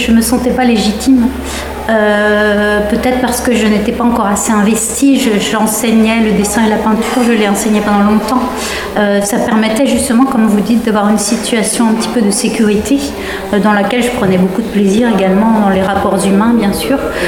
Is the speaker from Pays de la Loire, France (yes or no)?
yes; Pays de la Loire, France; born there; je suis née tout près d'ici, je suis née en Mayenne